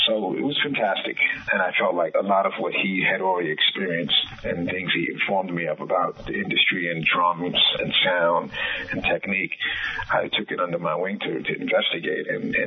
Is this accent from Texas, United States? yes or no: no; New York City, New York, United States; I'm born and raised in the Bronx, as you know, and that's the home of hip-hop.